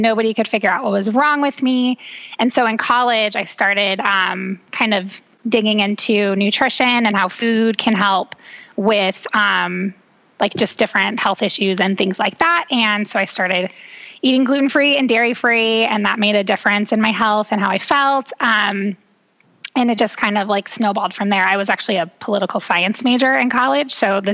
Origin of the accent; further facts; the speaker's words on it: California, United States; also born or lived in Texas; now in Georgia, United States; And I'm from California. And then we moved to Georgia when we first got married, and then Texas.